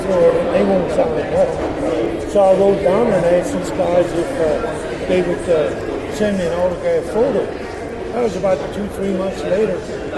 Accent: Jasper, Indiana, United States; I'm from Jasper, Indiana.

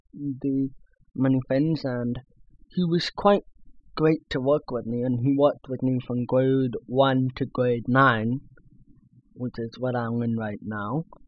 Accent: Nanaimo, British Columbia, Canada; born there; Basically, I was born in 1991, and I was born in Nanaimo, which is a city in British Columbia

